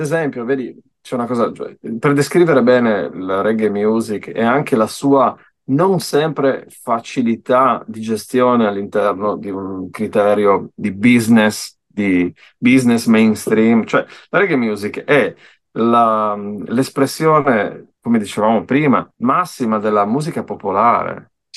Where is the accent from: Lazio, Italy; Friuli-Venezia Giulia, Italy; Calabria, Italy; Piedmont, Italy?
Friuli-Venezia Giulia, Italy; Pordenone; born there; Chiaramente non sono nato in Salento, sono nato in luoghi più freddi